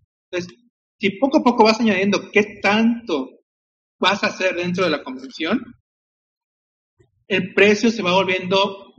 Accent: Chiapas, Mexico; A huevo, vengo de Chiapas.

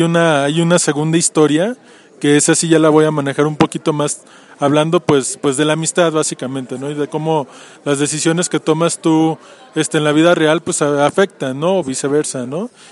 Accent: León, Guanajuato, Mexico; Sí, soy de León, Guanajuato.

